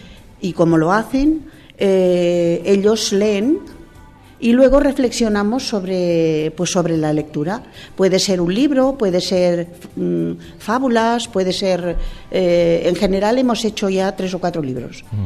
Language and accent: Spanish; Barcelona, Catalonia, Spain; now in Nájera, Spain; no soy de Nájera, uh-huh. Yo vengo de Barcelona, hace 15 años que estoy aquí